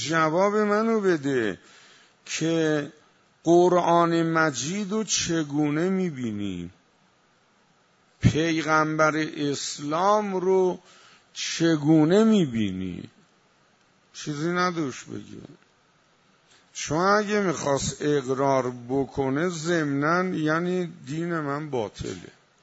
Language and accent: Persian; Iran; ما ایرانی هستیم و دینمون اینه